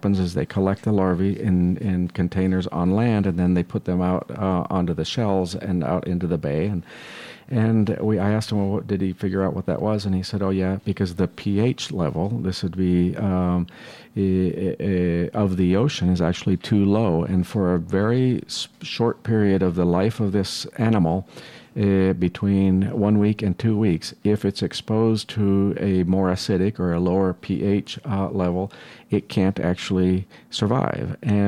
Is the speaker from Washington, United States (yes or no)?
yes; Washington, United States; as I mentioned, I'm from Washington State, originally going way back.